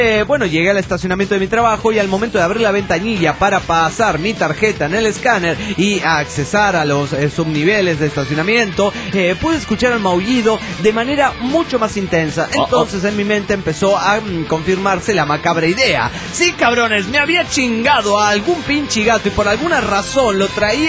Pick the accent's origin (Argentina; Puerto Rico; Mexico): Mexico; Mexico City; now in Toluca, Mexico; del DF mexicano.